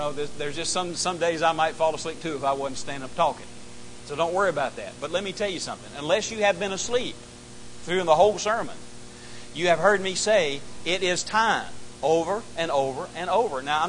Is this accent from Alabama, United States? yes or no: yes; Mobile, Alabama, United States; Growing up in Mobile, Alabama, the kids right behind us, and us, and my brothers and I were friends with them